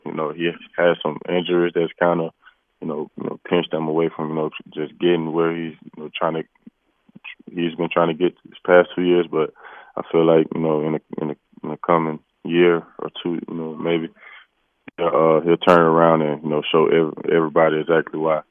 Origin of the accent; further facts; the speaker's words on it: Tuscaloosa, Alabama, United States; Just growing up in Tuscaloosa, obviously, the few, Bama boys that came through